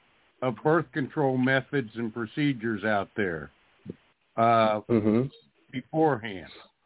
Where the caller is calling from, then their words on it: Alaska, United States; I'm not British Columbia. I'm Alaska.